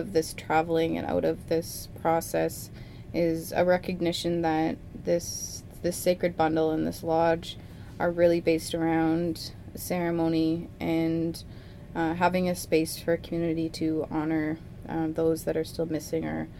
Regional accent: Alberta, Canada; I'm from Laxana in Alberta.

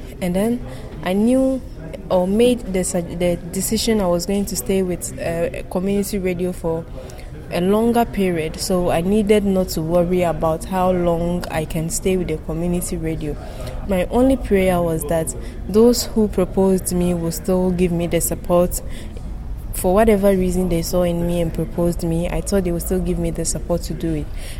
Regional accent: Upper West, Ghana; I come from the Upper West region of Ghana

